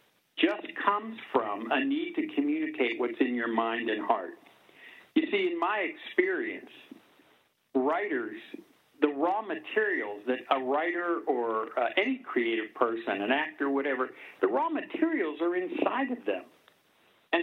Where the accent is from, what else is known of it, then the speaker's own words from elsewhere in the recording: Pittsburgh, Pennsylvania, United States; You know, I grew up in the Pittsburgh with steel mills, a very blue-collar town, very smoky skies, and that Pittsburgh is gone.